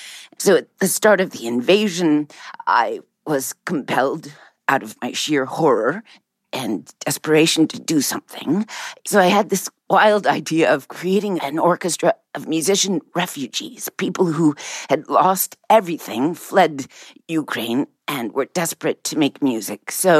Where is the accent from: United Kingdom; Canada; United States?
Canada; Winnipeg, Manitoba; as a proud Canadian Ukrainian, I grew up in Winnipeg, in the largest community for Ukrainians in North America.